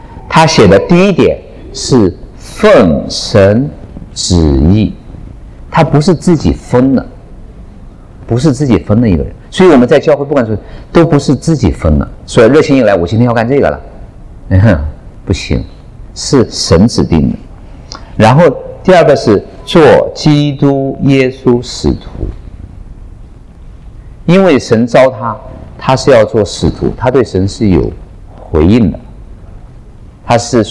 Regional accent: China; 同时他也没有看得太低，这是我们中国人有的时候比较容易做的一点，大家都比较客气，对吧？

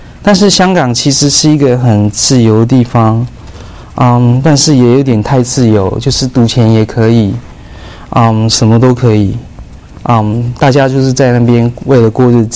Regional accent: Taiwan; also born or lived in Hong Kong; now in United States; 我们都是只带扛着两个行李坐飞机，就从台湾到香港，然后我从香港到美国也是拿一样两个行李。为什么我们家会从台湾搬到香港？其实是我爸爸的原因吧。

